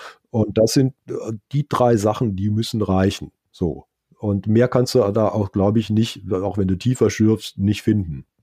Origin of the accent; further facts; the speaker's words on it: Wiesloch, Baden-Württemberg, Germany; ich komme ja quasi aus dem Land, wobei das ist jetzt, also der Ort, wo ich aufgewachsen bin, Wiesloch, hat 20.000 Einwohner, ja, ist jetzt auch nicht so ganz klein, aber schon Land.